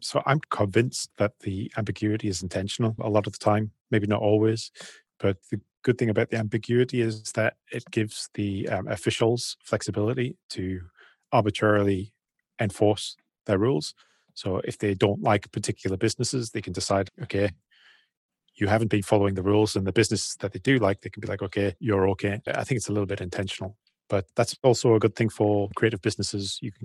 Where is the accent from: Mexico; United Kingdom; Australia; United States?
United Kingdom; but also we're British guys. We culturally cannot work out.